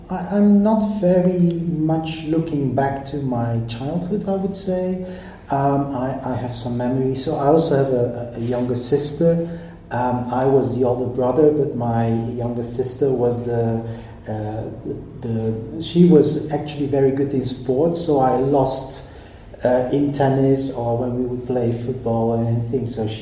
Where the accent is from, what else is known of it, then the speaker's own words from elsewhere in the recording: Antwerp, Flanders, Belgium; I was born in Belgium, so I'm from Belgium, in Antwerp, which is the largest city in the Dutch-speaking part, in Flanders, in the mid-70s. So you can guess my age.